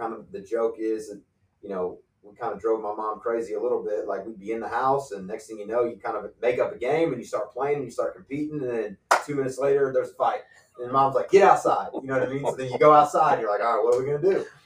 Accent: Muncie, Indiana, United States; Grew up Muncie, Indian

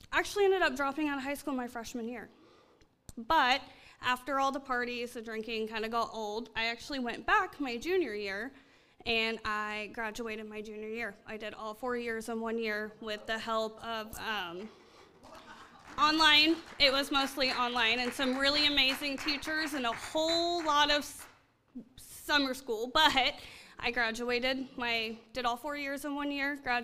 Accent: Vivi, Indiana, United States; I was from a very small town. I'm from Vivi, Indiana. It's a whole lot more bars than there is churches

